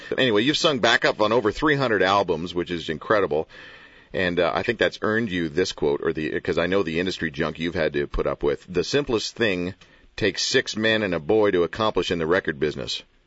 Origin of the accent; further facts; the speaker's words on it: Scotland, United Kingdom; I'm Scottish turned Irish, so there's a double whammy there.